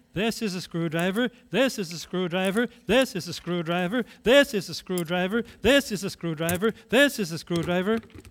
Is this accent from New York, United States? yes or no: no; Richmond, Wisconsin, United States; Now, when I was growing up in Richmond, Wisconsin, my preacher, my pastor, Pastor Eugene Weckander, he would always begin his sermon